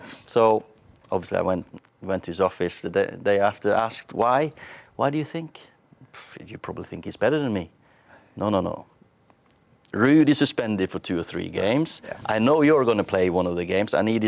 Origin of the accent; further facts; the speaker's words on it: Kristiansund, Møre og Romsdal, Norway; because I'm from Kristiansund, and I don't believe that highly of myself.